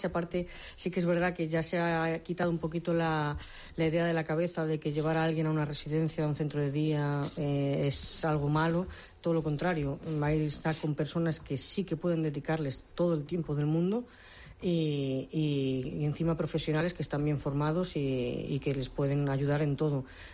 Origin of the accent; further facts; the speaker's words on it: Madrid, Community of Madrid, Spain; born there; moved away; veníamos de Madrid, porque mi padre, aunque es gallego, bueno, era gallego, mi madre de Toledo, se conocieron en Madrid, nacimos las cuatro en Madrid, nos vinimos para aquí